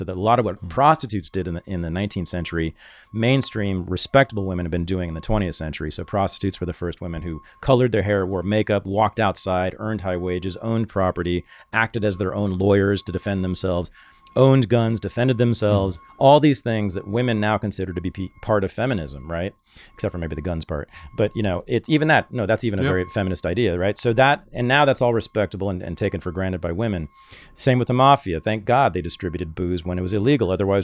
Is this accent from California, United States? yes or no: yes; Berkeley, California, United States; so I grew up in the Bay Area and Berkeley specifically. I was born in 1965, so I really grew up in the 70s and early 80s there.